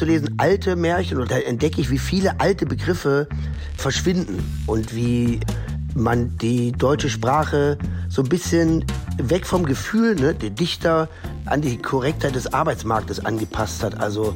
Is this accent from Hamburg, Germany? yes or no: no; North Rhine-Westphalia, Germany; moved away; ich weiß nicht, wie man sich als Deutscher fühlt. Also ich weiß das gar nicht, ob ich mich als Deutscher fühle. Die Enge des Ruhrgebiets, die ich früh verlassen habe, weil mir da alles zu klein war und immer das Gleiche.